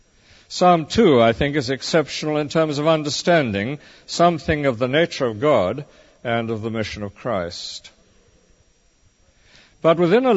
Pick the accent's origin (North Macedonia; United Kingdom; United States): United Kingdom; Meanwhile, let's beware, as British people, of hypocrisy.